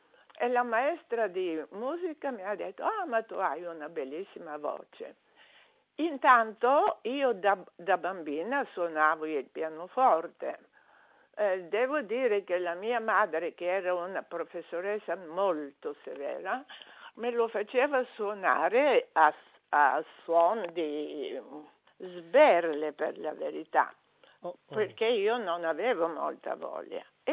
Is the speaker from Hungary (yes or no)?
no; Bulgaria; 82 anni, va bene. Io sono bulgara, proprio nata in Bulgaria, nata anche nel periodo del comunismo